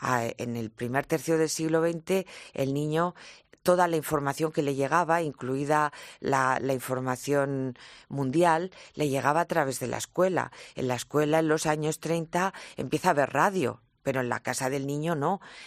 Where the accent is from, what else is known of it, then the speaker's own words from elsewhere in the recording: Madrid, Community of Madrid, Spain; una identidad como madrileños.